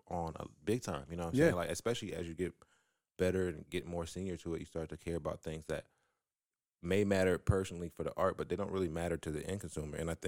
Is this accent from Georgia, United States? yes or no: no; Des Moines, Iowa, United States; You know, I'm from Des Moines, Iowa.